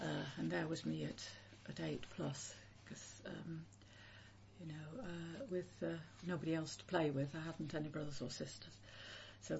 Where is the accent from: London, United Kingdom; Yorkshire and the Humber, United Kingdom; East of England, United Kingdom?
Yorkshire and the Humber, United Kingdom; Totley; in Totley, which backed onto fields and or one field and a bit